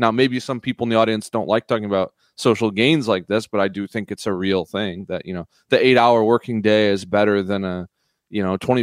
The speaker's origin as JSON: {"language": "English", "country": "United States", "said": "I meant as an American, we no longer promote fishmongers to higher office."}